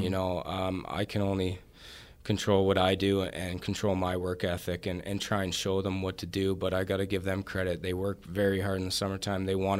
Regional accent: Canada; I think we started, you know, being Canadian, first of all.

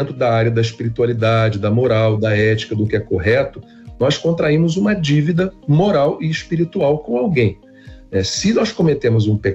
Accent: Rio de Janeiro, Brazil; Eu sou aqui do Rio de Janeiro, sou um carioca que está sofrendo com frio ultimamente

